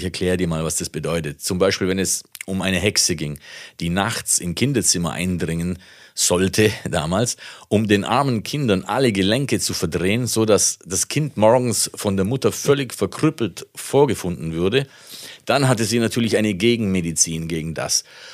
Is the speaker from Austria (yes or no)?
no; Italy; now in Germany; Du weißt ja, bei uns in Italien ist ja die Zahl 13 eine Glückszahl und hier ist sie eine Pechszahl.